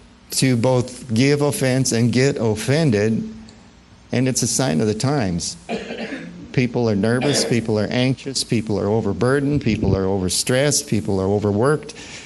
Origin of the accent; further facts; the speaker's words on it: Nebraska, United States; maybe I grew up in Nebraska and was pretty naive, but I didn't know there was that kind of hatred in the world.